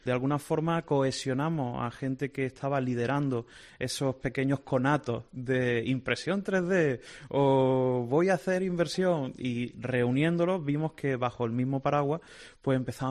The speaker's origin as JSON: {"language": "Spanish", "town": "Córdoba", "region": "Andalusia", "country": "Spain", "said": "Yo soy de Córdoba."}